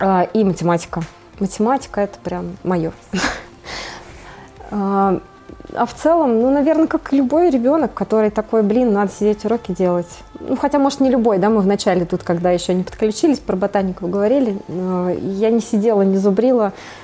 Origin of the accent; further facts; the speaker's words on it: Nizhny Novgorod Oblast, Russia; also born or lived in Uralsk, Kazakhstan; Я родилась в Казахстане. Вот рядом, с городом Уральск. И там жила до первого класса. У меня там бабушка, дедушка. И потом родители мои переехали в Россию, сюда, в Нижегородскую область, соответственно.